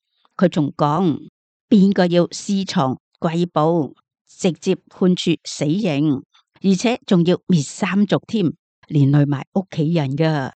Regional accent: Guangdong, China; 又好像我们广东人讲的牙齿当金使

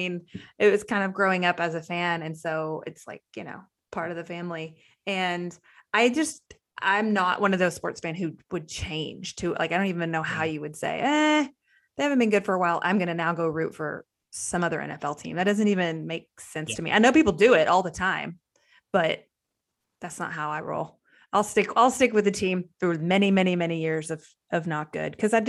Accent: Waco, Texas, United States; I'd be thrilled because I'm from Waco and I've always grown up as a Cowboys fan and, you know, living in Cowboys land here and passing by the Star almost every day.

